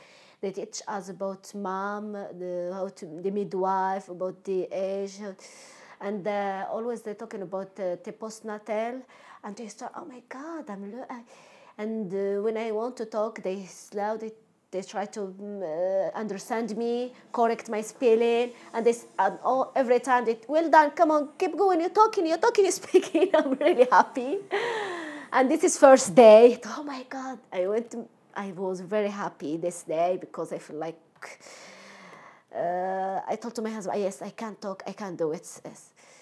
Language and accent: English; Morocco; English is a second language; moved away; I'm from Morocco. I've been here nearly 2 years.